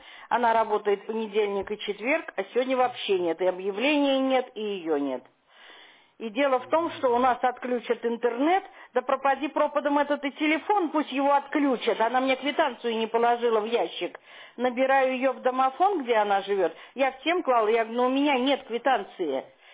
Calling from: Pargolovo, Saint Petersburg, Russia; я звоню вам из Парголова.

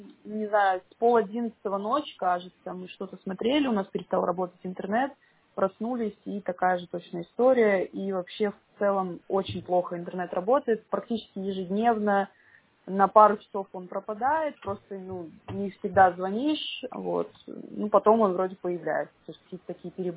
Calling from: Shushary, Saint Petersburg, Russia; Я вас беспокою из Шушар, Валдайская, 6, корпус 2, строение 1.

